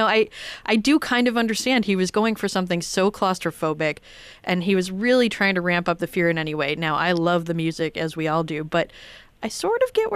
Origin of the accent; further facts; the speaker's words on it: Scotland, United Kingdom; I'm Scottish, so I think that would have been amazing.